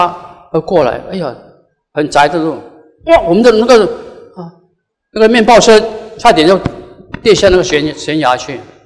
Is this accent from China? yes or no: yes; Guangdong, China; 我本是广东人，我讲广东话，我讲福建话，我讲闽南话，我讲那个马来话，